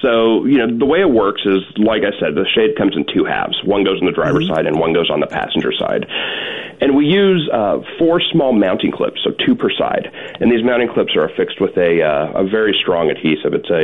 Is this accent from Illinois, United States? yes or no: yes; Chicago, Illinois, United States; I'm from Chicago, where it gets very cold.